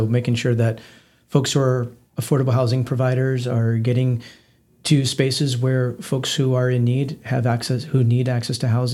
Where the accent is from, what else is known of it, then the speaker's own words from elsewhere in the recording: Hawaii, United States; I'm from Hawaii, so I really enjoy my brothers and sisters in the Samoan community with the Asia Pacific Cultural Center.